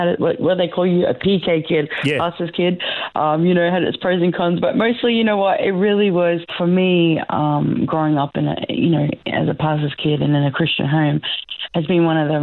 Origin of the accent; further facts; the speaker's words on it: Warwick, Queensland, Australia; also born or lived in Mount Isa / Brisbane; I was born in Mount Isa, good old mining town Mount Isa. Wasn't there that long, 18 months old, we moved to Warwick and things like that.